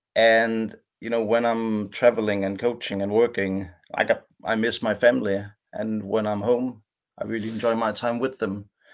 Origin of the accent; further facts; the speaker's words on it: Capital Region of Denmark, Denmark; I grew up in the Danish countryside, approximately 40 kilometers north of Copenhagen, not far from where we're living right now. And I went to a small local school, which stopped at the 7th grade.